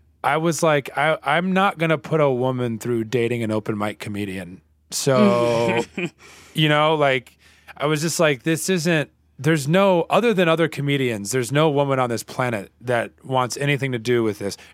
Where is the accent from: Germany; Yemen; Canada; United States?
United States; Bible Belt; And you got to keep in mind that I grew up in the Bible Belt.